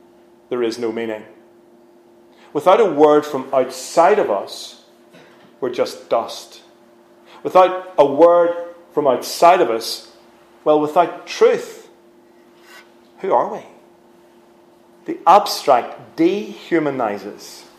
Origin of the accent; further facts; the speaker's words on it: Newtownhamilton, Northern Ireland, United Kingdom; I grew up in South Armagh, by the way, just along the border, a place called Newton Hamilton, if you've heard of it.